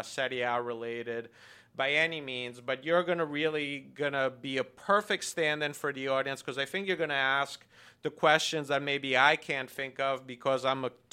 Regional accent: Italy; I grew up in Italy

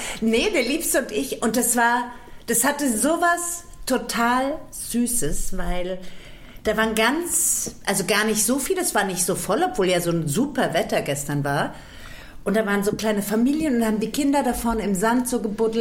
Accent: Hesse, Germany; Ich bin ja auch eine Hessin

